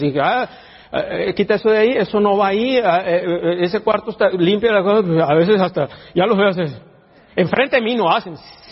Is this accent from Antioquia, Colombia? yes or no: yes; Antioquia, Colombia; Y nosotros nos sentimos igual porque siempre somos paisas igual. Ya, somos paisas